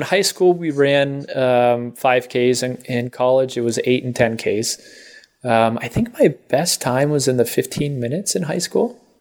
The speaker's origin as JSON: {"language": "English", "town": "Scottsdale", "region": "Arizona", "country": "United States", "said": "I mean, I ran, so I'm from Scottsdale, Arizona, and we would train in the freaking summer here."}